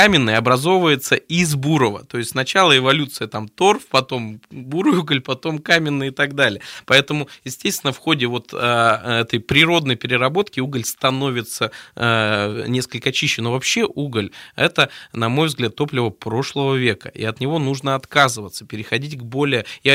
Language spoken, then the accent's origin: Russian; Novosibirsk, Novosibirsk Oblast, Russia; also born or lived in Kuzbass; Но я вообще родился, вырос в Новосибирске. Но после университета я переехал в Кузбасс и долгие 9 лет там прожил. Из-за болезни родителей, в первую очередь, вернулся в родной Новосибирск.